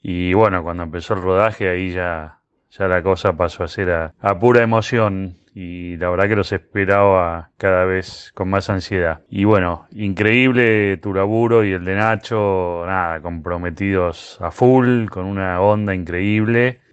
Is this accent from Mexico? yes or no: no; Buenos Aires, Argentina; de Colegiales.